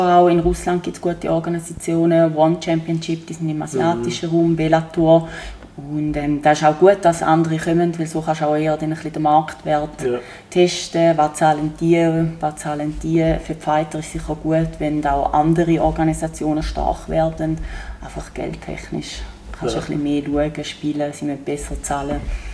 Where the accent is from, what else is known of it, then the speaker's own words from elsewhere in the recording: Switzerland; ich bin Schweizerin. Wir sind eher ruhig und zurückhaltend.